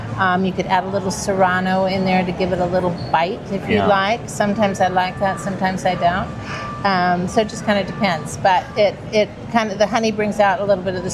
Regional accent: Big Sur, California, United States; Yeah, well, I grew up in Big Sur, California, so a lot of the food for me is coming from that memory place of being on the coast, growing up on the coast, growing up with an orchard and a garden and a farm.

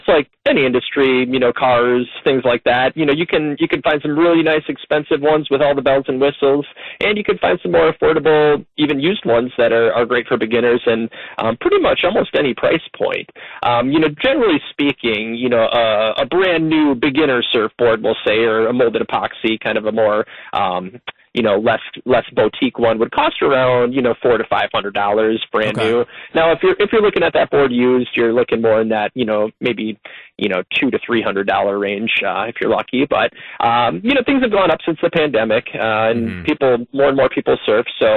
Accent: Madison, Wisconsin, United States; I came from Madison, so I really didn't know much about Milwaukee at all

